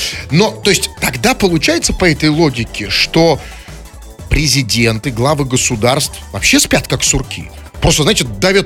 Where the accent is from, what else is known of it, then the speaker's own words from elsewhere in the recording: Butovo, Moscow, Russia; Я из Бутово, я в Бутово.